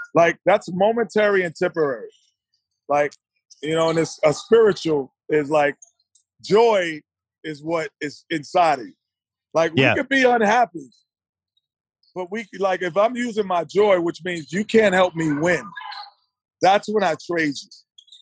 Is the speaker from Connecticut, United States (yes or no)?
no; New York, United States; Yeah, I you know, being a New Yorker, you know, I always root subliminally for them